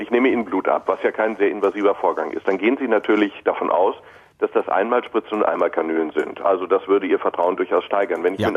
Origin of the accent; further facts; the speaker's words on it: North Rhine-Westphalia, Germany; Ich komme aus dem Ruhrgebiet.